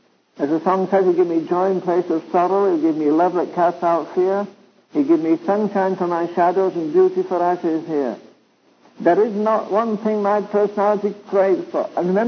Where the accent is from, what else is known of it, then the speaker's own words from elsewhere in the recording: England, United Kingdom; I'm English